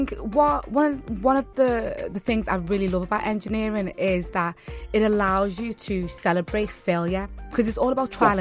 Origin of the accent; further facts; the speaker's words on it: Liverpool, North West England, United Kingdom; I'm a Nigerian Scouser.